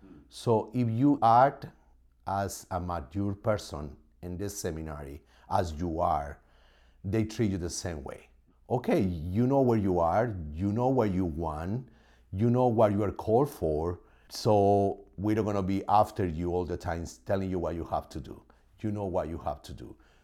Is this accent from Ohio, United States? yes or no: no; Orlando, Florida, United States; I think challenging the weather, being in Massachusetts, because I'm coming from Orlando, I never experienced the snow before.